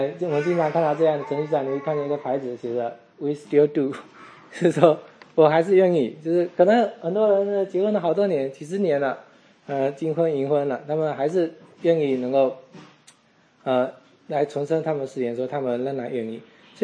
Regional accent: China; 我们中国人不太喜欢说这个

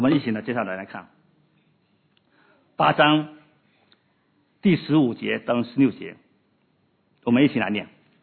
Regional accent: China; 其实不只是我们中国人会这样子

